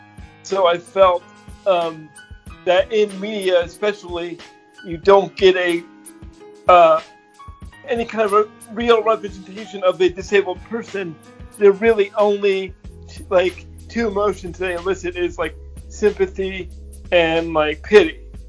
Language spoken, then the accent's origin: English; Pennsylvania, United States; I am from Pennsylvania. I am 39 years old.